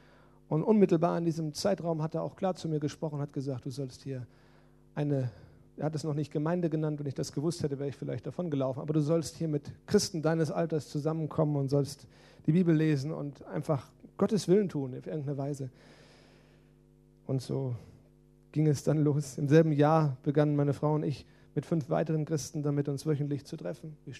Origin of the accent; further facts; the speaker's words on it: Limburg, Hesse, Germany; bin ein Sohn Limburgs und eigentlich meine ganze Familie stammt aus dieser Stadt. Ich bin in Limburg aufgewachsen, habe viele Jahre in der Innenstadt gewohnt, an verschiedenen Plätzen, habe auch ein paar Jahre in Eschhofen gewohnt, im Stadtteil, vor Ort.